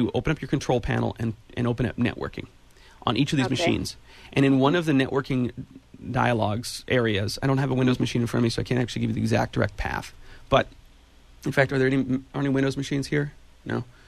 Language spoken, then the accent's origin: English; Ben Lomond, California, United States; Hey, that's my hometown. I grew up there.